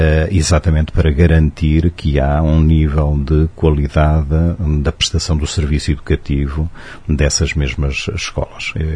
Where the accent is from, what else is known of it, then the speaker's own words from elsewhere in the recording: Portugal; also born or lived in Brasília; Portugal, não é? O meu país de origem. Estive também no Brasil, morei aqui no Brasil, em Brasília, durante 2 anos, de 2015 a 2017